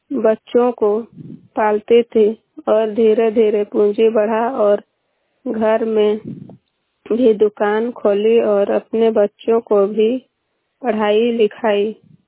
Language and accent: Hindi; Kalhepat, Jharkhand, India; और गांव कल्हेपाट है, पोस्ट अरु, थाना सेनहा, जिला लोहरदगा है।